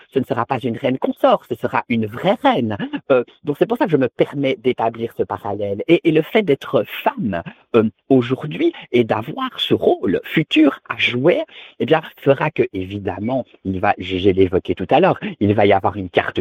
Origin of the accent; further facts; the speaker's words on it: Belgium; now in Paris, France; Vous savez, je suis belge évidemment, mais j'habite Paris.